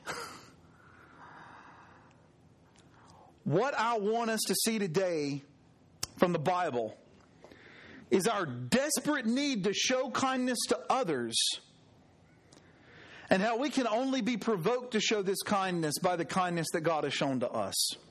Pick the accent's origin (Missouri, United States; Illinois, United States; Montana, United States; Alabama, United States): Alabama, United States; which is saying something because I grew up in South Alabama